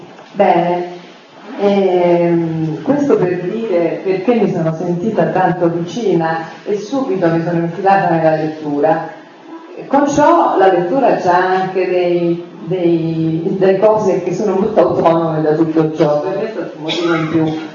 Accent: Rome, Lazio, Italy; now in Florence, Italy; i miei primi 32 anni di vita, cioè due che stanno perdendo, non c'ero, io ho vissuto a Roma, e dove mi sono formata e ho fatto tutto

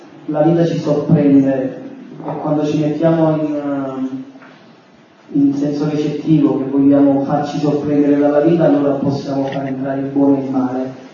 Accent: Naples, Campania, Italy; da buon napoletano non sono scemo

